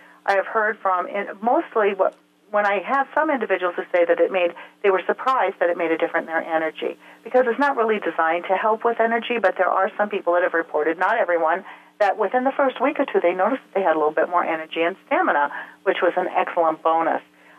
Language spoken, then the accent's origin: English; France; accent: French; English is a second language; Forgive my French accent. It's average at best.